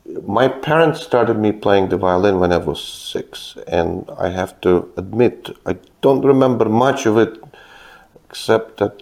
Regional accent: Kyiv, Ukraine; also born or lived in Moscow, Russia; now in United States; I was born in Kyiv, Ukraine. I grew up in Ukraine and Moscow, Russia. That's when I received my early education. And then 1989, me and my family moved to United States.

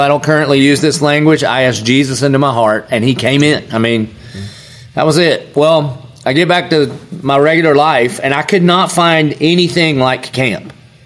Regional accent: the South, United States; So I grew up in the South, and so we all thought we were Christians because our grandma almost went to church.

